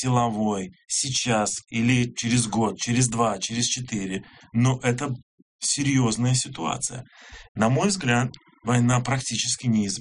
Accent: Abkhazia, Georgia; Ну, вообще, я часто очень бываю в Абхазии, я детство провел там в Абхазии.

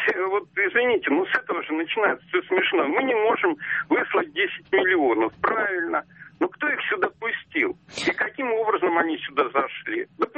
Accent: Moscow, Russia; я москвич. Но положение тяжелое, 59 лет

